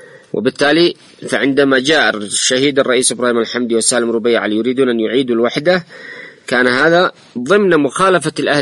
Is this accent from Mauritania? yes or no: no; Yemen; وهذا موضوع مهم جدا ينبغي علينا أن نلتفت إليه كيمنيين